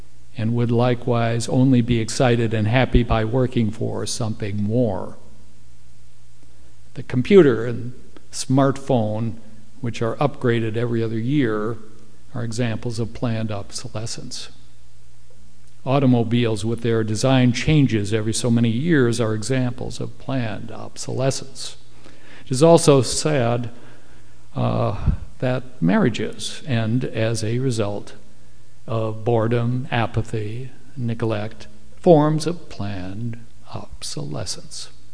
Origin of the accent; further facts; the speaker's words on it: Milwaukee, Wisconsin, United States; I'm from Milwaukee, Wisconsin.